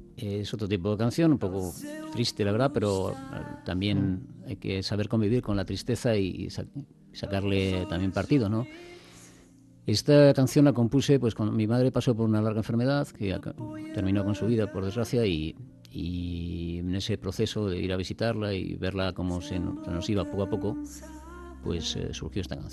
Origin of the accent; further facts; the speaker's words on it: Catalonia, Spain; now in Madrid, Spain; Español, ciudadano del mundo, catalán. Bueno, todo, se puede ser todo, ¿no? Yo es que como yo no desprecio nada, ¿no? Ajá. Y vivo en Madrid hace muchísimos años y estoy encantado, súper integrado